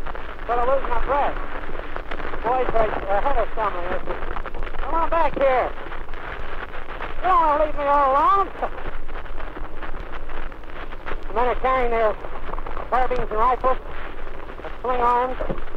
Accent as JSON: {"language": "English", "region": "Tennessee", "country": "United States", "said": "East, southeast."}